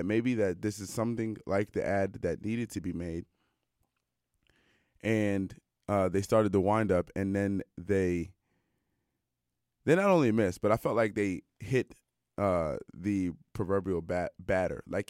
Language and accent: English; Washington, District of Columbia, United States; also born or lived in Ohio; you know that I'm American. And I grew up in Washington, D.C., and I spent about two-thirds of my life in Ohio, particularly around people who root for the Cleveland Browns.